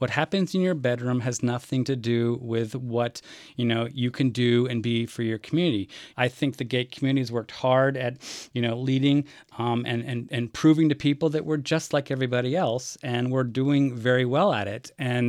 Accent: Ohio, United States; born there; My grandfather was the mayor of the town I was born in Ohio for 43 years.

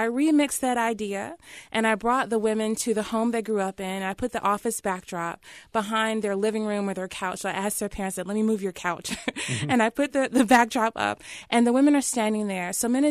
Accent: Winston-Salem, North Carolina, United States; You know, I'm from Winston-Salem. I could throw a rock at my mama's house from where I'm standing right now.

